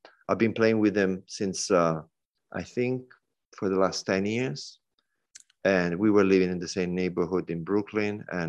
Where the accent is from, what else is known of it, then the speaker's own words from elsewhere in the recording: Italy; also born or lived in London; now in New York, United States; I actually was living in London at the time. I'm originally from Italy. I moved to London in the mid-90s to play music. And in 2000, I moved to New York for music.